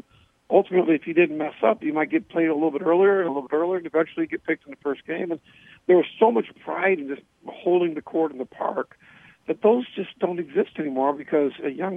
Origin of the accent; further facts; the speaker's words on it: Indiana, United States; I'm originally from Indiana, and I was fortunate enough to be Indiana High School Mr. Basketball.